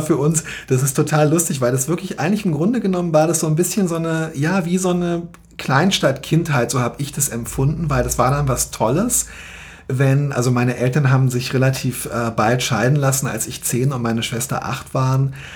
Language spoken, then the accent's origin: German; Berlin, Germany; Ich bin in Zehlendorf in West-Berlin aufgewachsen. In Zehlendorf Mitte